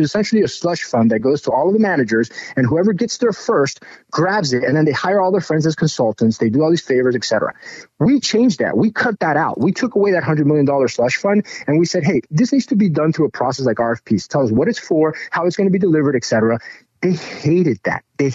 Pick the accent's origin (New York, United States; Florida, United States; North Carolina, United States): Florida, United States; Miami; born there; I'm of Latin American descent. I was born in Miami, and I've, you know, worked here all of my life.